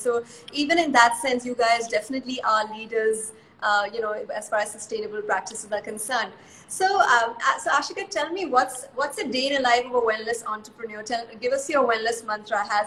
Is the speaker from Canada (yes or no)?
no; India; as being Indian myself and, you know, we go abroad to all these different, you know, travel consortiums